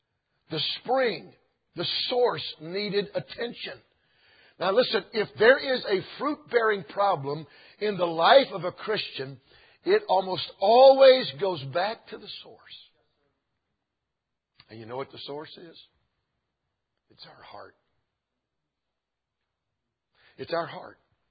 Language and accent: English; Georgia, United States; I've told you before, growing up in Georgia, we would go to the Kennesaw Mountain, and we'd go to Stone Mountain for field trips from school